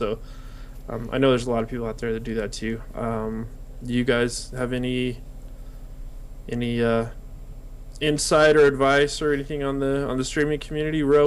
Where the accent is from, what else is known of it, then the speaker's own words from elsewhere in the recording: Australia; However, I'm from Australia, so I don't often get to see him stream live.